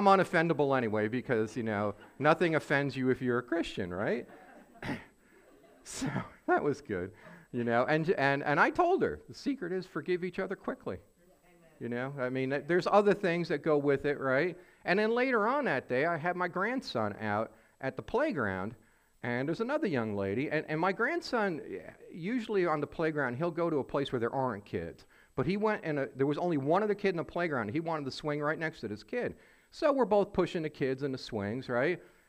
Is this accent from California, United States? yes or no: no; New York City, New York, United States; also born or lived in Long Island; And I was born in New York on Long Island, and then moved up north in New York City when I was about 8, and went to college in upstate New York